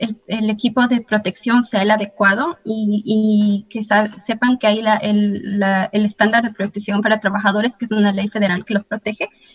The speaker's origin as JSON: {"language": "Spanish", "country": "Ecuador", "moved": "as an adult", "lives_now": "Rochester, United States", "said": "Yo originalmente vengo de Ecuador y vivo aquí en la ciudad de Rochester desde el 2012, que me mudé acá"}